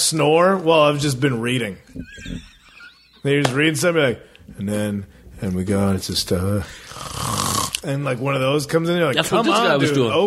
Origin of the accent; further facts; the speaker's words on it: Midwest, United States; I don't have an accent like, or nothing. I'm from the Midwest, so we don't got no accents up there.